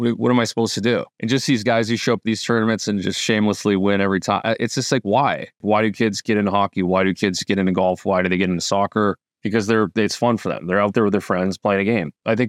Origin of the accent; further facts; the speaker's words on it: Minnesota, United States; moved away as an adult; now in Manhasset, United States; Yeah, I'm on Long Island here in Manhasset, New York, where I've been for the last 13, 14 years now since I left the beautiful state of Minnesota.